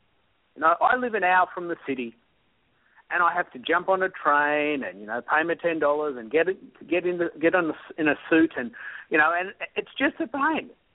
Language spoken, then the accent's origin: English; Australia; I'm an Aussie who teaches Twitter to the world.